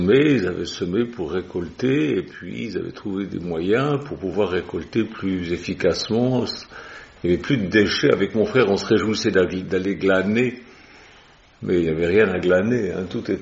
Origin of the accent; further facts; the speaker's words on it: Switzerland; devant chez moi en Suisse, il y avait un champ